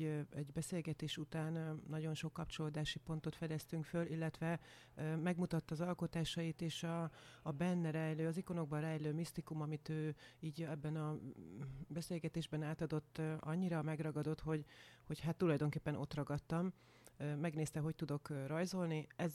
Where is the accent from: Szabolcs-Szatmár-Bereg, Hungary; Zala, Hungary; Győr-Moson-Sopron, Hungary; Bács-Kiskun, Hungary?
Zala, Hungary; Zalaegerszeg; Zalaegerszegről érkeztem, ott is születtem, de az ikonfestő, illetve a művészeti tanulmányaimat Franciaországban folytattam még a 20-as éveim elején.